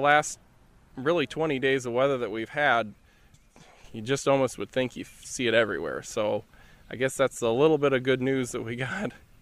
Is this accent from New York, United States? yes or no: no; Alhambra, Illinois, United States